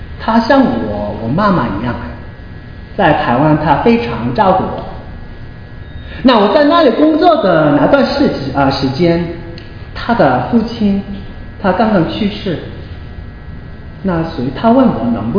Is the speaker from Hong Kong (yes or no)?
no; South Korea; 就像我每次回到我长大的地方，我的老家在韩国，走进我小时候的学校